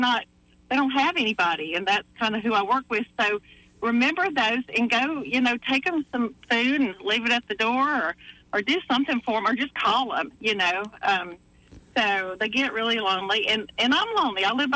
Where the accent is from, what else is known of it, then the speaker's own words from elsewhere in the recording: DeFuniak Springs, Florida, United States; moved away as an adult; now in Montgomery, United States; I grew up in Dafina Springs, but I moved here in 1970 after high school to go to Alabama Christian, which is now Faulkner.